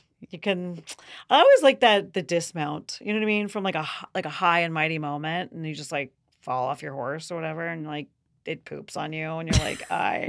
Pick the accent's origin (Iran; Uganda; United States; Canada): United States; Maybe it's a British thing, but I'm American